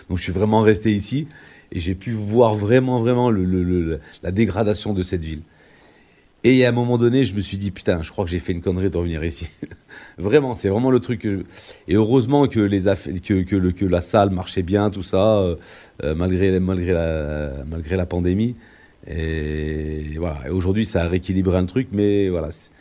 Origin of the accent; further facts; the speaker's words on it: Nouvelle-Aquitaine, France; also born or lived in Morocco; now in Échirolles, France; Je suis un ancien du Limousin, j'ai grandi au Limousin